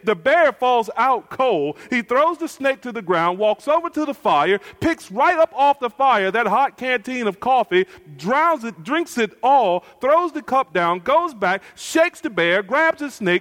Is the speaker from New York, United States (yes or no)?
no; North Carolina, United States; I'm from North Carolina originally, not far from the mountains. In the mountains of North Carolina is still a storytelling culture.